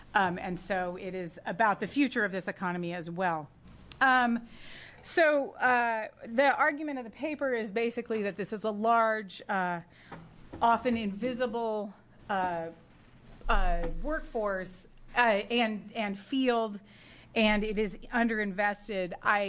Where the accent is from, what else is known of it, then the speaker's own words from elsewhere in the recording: Pullman, Washington, United States; I was happy to do that and honored to do so because I grew up in Pullman, Washington, but my whole family, or much of my family, lives in Oregon now.